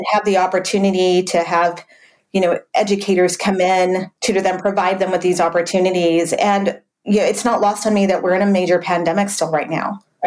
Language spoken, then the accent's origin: English; El Paso, Texas, United States; Look, I'm from the border. I grew up in El Paso.